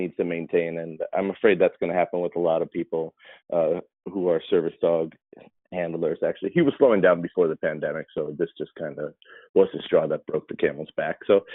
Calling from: Pennsylvania, United States; I am in northeastern Pennsylvania, just outside of Scranton, which is famous, of course, for The Office

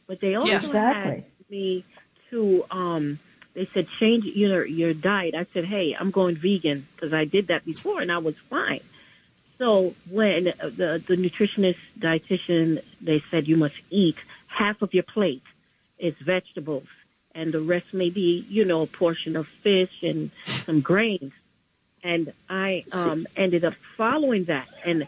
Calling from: Bronx, New York, United States; I'm calling from the Bronx.

